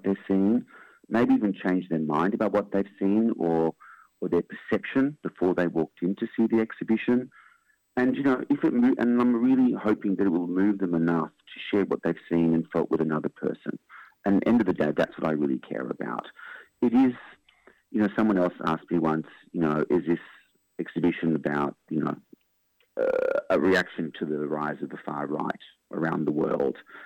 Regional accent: Sydney, New South Wales, Australia; It's now the Sydney Jewish Museum, which is absolutely fantastic in my hometown.

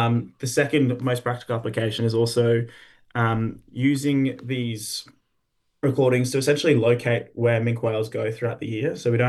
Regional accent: Queensland, Australia; Growing up in Queensland near North Stradbroke Island, which is a huge, major male migration highway.

